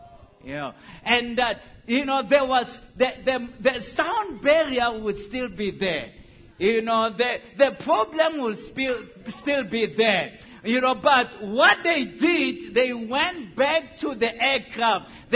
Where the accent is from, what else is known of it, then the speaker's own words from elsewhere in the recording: Tembisa, Gauteng, South Africa; By the way, I was born and bred in Tembisa, so I was in the fighting small boy there, you know, and so I know of this experience.